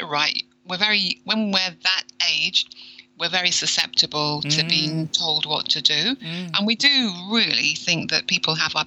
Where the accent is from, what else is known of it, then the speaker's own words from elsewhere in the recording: London, United Kingdom; I was born in London. So it's a small place in London called Ealing.